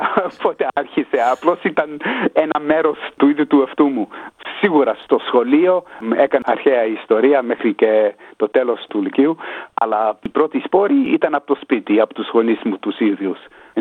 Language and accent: Greek; Sydney, New South Wales, Australia; Γεννήθηκα και μεγάλωσα στο Σίδνη.